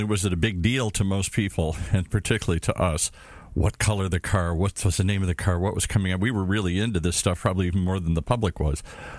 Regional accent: Detroit, Michigan, United States; I grew up in Detroit in the belly of the beast. My dad was an executive for Chrysler Corporation. Everybody on my block, every kid I knew at school, their father had something to do with the car business.

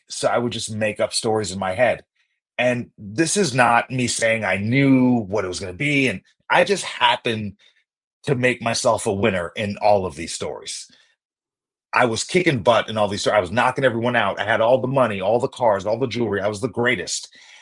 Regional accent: Uniondale, New York, United States; I grew up in Long Island, New York, in Uniondale.

